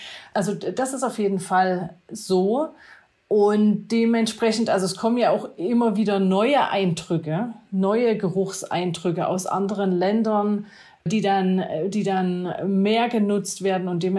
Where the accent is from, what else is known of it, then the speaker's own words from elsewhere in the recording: Saxony, Germany; liegt sicherlich auch an meiner Abstammung. Ich komme auch aus Sachsen, ganz bei Ihnen in der Nähe.